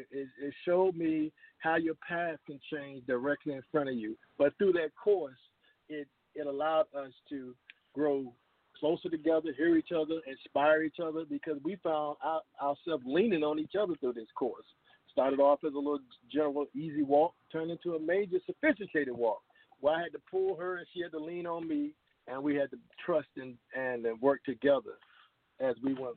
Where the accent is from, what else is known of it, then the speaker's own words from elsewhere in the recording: Virginia, United States; now in Texas, United States; I do miss my family from Virginia. I'm from Virginia. I do miss my family, but God blessed me with my family in Texas